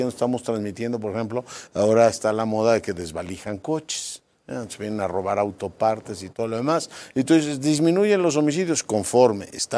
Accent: Mexico; todos somos mexicanos

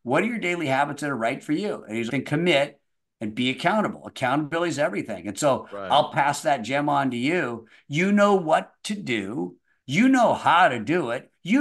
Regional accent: Laguna Beach, California, United States; And to me, I grew up in Emerald Bay when I was just a kid.

